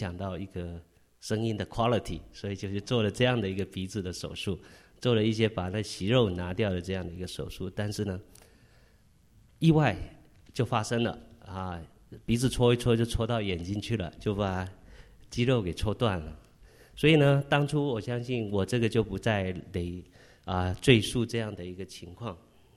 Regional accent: China; 而且这个专家呢，是我们中国人，是香港人

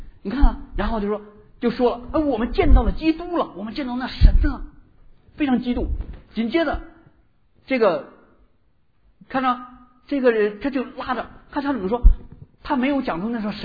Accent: Shandong, China; 我在老家，我老家山东的

